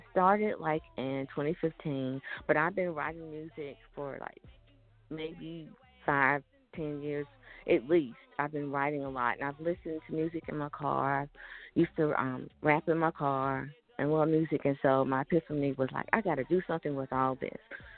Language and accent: English; North Carolina, United States; I'm from North Carolina.